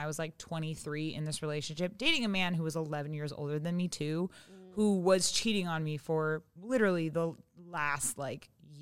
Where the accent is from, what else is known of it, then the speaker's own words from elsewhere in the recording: Seattle, Washington, United States; now in Los Angeles, United States; I'm from Seattle and I live in LA.